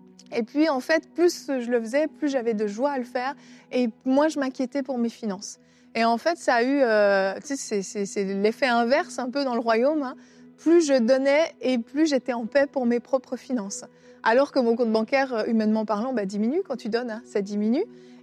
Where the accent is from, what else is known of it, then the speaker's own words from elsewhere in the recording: Switzerland; Moi, tu sais, je suis suissesse, en Suisse.